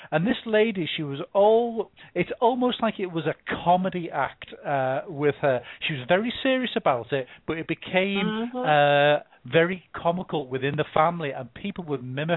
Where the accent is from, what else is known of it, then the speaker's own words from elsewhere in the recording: England, United Kingdom; now, you have to forgive me, I'm English